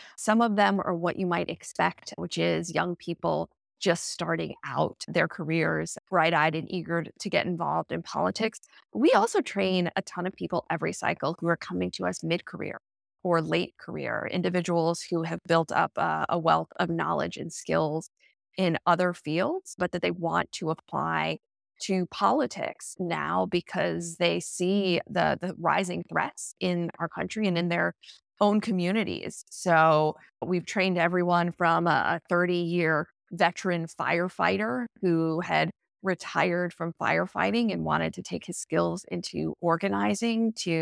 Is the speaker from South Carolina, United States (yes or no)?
no; Florida, United States; I ended up returning to my home state and running for office. I was the Democratic nominee for U.S. Congress in Florida's 18th district in 2018.